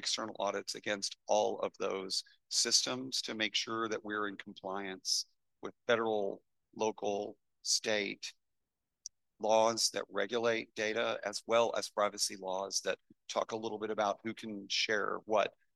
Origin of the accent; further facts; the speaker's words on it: Deep South, United States; the challenge of a lot of the areas like where I grew up in the Deep South have really felt that manufacturing loss